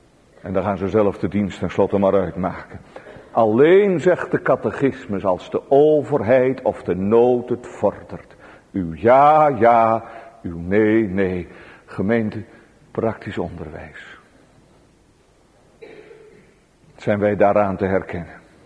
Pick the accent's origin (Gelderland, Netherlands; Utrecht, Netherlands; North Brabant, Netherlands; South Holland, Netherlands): Gelderland, Netherlands; Elburg; En vroeger in mijn jeugd in Elburg was dat onder de jongeren